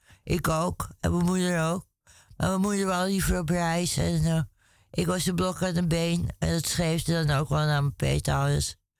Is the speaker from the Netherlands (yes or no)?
yes; Amsterdam, North Holland, Netherlands; Ja, ik kom uit Amsterdam.